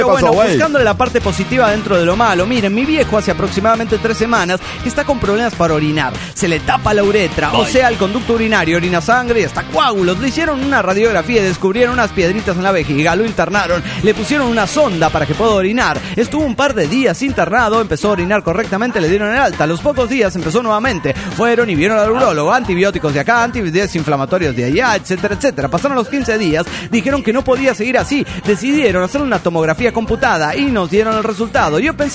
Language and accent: Spanish; Guadalajara, Jalisco, Mexico; sigue diciendo que soy de Jalapa, pero soy tapatío